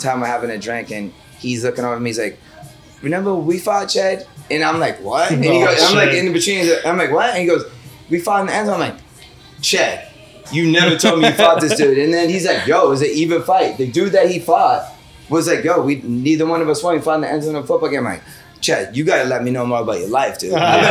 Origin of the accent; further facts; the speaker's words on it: Brockton, Massachusetts, United States; So, Brockton until I was eight.